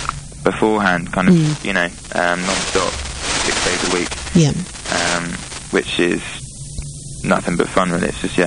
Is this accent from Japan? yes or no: no; Archway, London, United Kingdom; because I'm not actually from Hornchurch, I'm from Archway